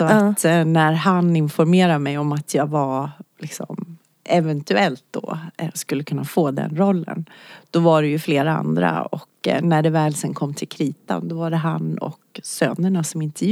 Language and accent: Swedish; Norrland, Sweden; Jag kan berätta att jag är född upp i Norrland.